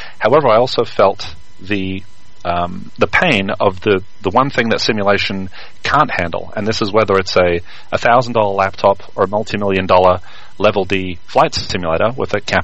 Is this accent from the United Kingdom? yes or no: no; Australia; now in United States; No, I grew up in Australia mostly, but it wasn't until the U.S. that I got to start flying GA